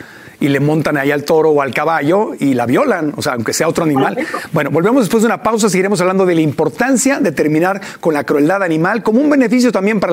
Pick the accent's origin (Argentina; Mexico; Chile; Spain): Mexico; hay un beneficio como mexicana, como ser humano